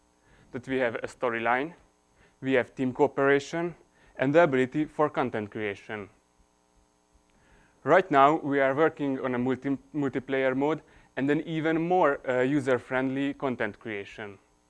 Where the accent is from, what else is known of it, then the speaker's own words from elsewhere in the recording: Hungary; English is a second language; I grew up in a city in Hungary next to a big forest, and I spent most of my time there.